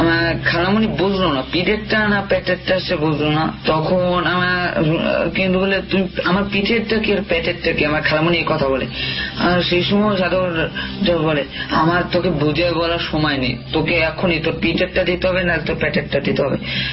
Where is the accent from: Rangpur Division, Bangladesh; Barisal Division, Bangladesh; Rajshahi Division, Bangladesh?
Barisal Division, Bangladesh; Barisal; আমার গ্রামের বাড়িটা বরিশালে, কিন্তু বরিশালে কোন জায়গায় সেটা আমি বললাম না।